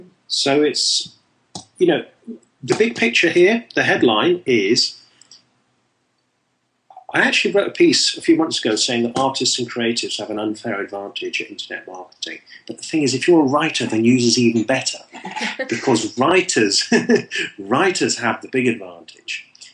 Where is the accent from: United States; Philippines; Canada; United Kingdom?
United Kingdom; South West England; It's in my hometown of Bartsville in the southwest of England.